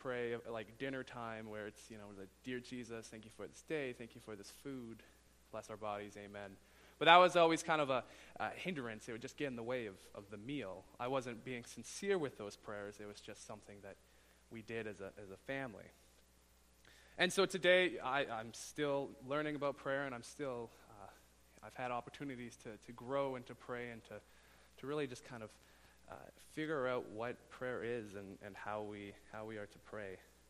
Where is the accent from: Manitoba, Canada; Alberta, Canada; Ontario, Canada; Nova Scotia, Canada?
Alberta, Canada; Calgary; I'm from Calgary, and you know, we get Chinooks down there all the time